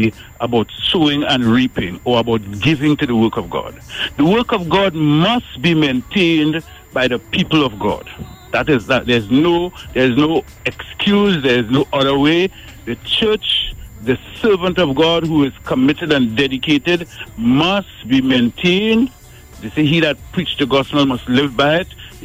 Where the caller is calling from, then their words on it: Arima, Trinidad & Tobago; from Arima.